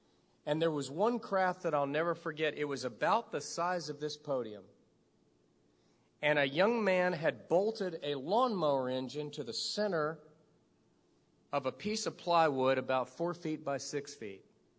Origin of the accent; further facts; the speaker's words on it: Miami, Florida, United States; I remember when I was growing up in Miami, Florida.